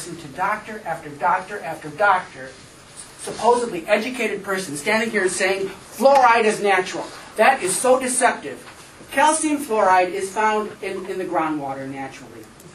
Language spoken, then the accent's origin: English; Traverse City, Michigan, United States; I'm from Traverse City, and I don't know if I'm allowed to speak.